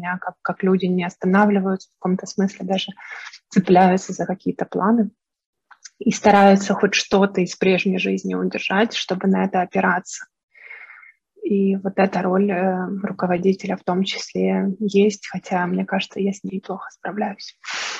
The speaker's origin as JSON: {"language": "Russian", "country": "Ukraine", "said": "я, наверное, украинка в первую очередь, дочь своих родителей, внучка."}